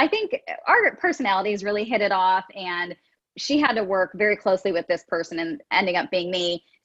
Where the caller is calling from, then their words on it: Indianapolis, Indiana, United States; I am located in Indianapolis, Indiana, home of the Motorsport Indy Car.